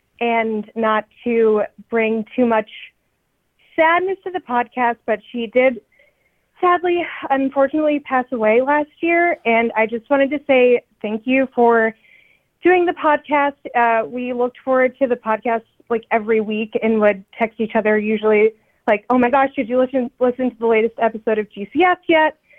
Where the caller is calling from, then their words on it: Austin, Texas, United States; I'm calling from Austin.